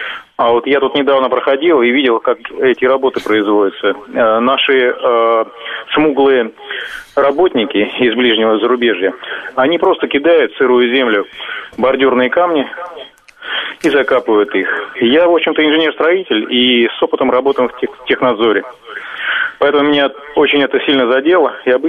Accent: Moscow, Russia; Я москвич третьего поколения.

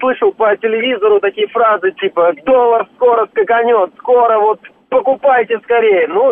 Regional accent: Khimki, Moscow Oblast, Russia; я из Химок.

